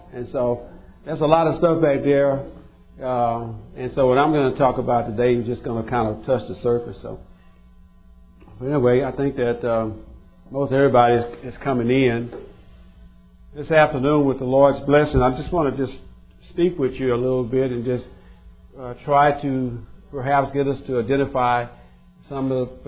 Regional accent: United States; accent: Texas Louisiana; Also, because of my my Texas Louisiana accent, when I say roots, I'm talking about the bottom of a tree.

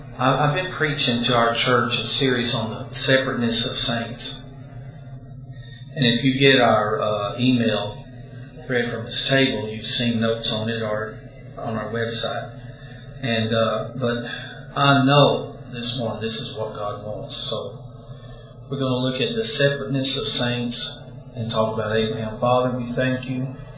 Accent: Dallas, Texas, United States; when I was a 12-year-old boy growing up in Dallas in a church there

